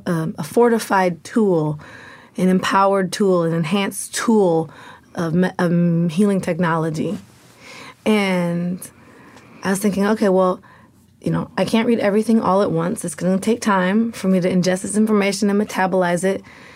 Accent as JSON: {"language": "English", "town": "Portland", "region": "Oregon", "country": "United States", "said": "I know I'm from Portland, Oregon."}